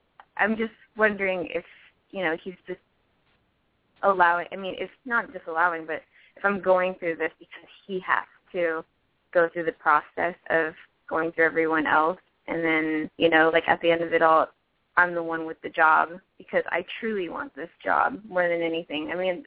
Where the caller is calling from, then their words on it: New York City, New York, United States; I'm calling in from New York City.